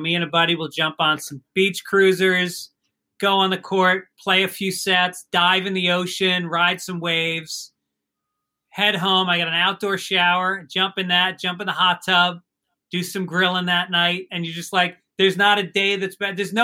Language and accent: English; New York City, New York, United States; And I mean, I'm standing, I'm from New York City. So to be standing on stage at Carnegie Hall was like mind blowing.